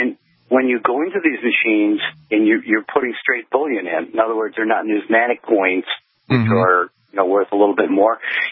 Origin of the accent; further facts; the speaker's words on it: New York, United States; I'm a New Yorker. I grew up in the northern suburbs of New York.